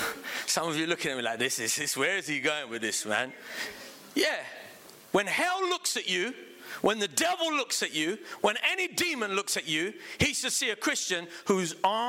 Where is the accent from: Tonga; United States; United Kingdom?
United Kingdom; England; yeah, because he knew I was from England.